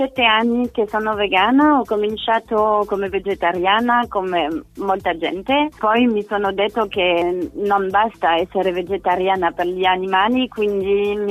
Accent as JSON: {"language": "Italian", "country": "France", "second_language": "Italian", "said": "però io sono francese come si sente"}